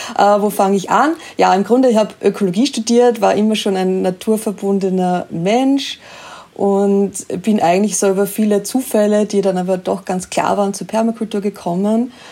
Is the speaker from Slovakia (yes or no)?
no; Styria, Austria; ich bin mal aufgewachsen am Land in der Steiermark in Österreich und da hatten wir auf alle Fälle einen sehr großen Garten.